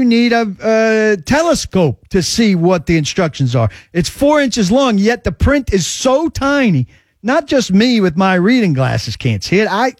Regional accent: East Coast, United States; I came from the East Coast. I'm pretty moderate.

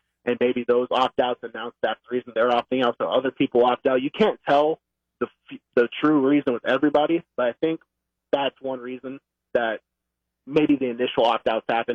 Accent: Clarksville, Tennessee, United States; I'm from Clarksville. My dad played at Austin Peay.

